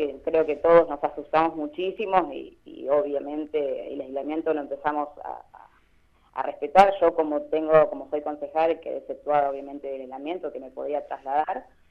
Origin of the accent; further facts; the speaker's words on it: Villalonga, Buenos Aires Province, Argentina; now in Patagones, Argentina; Soy de Villalonga, sí. Hace unos años que me vine a vivir a Patagones, pero sí, nacida y criada en Villalonga.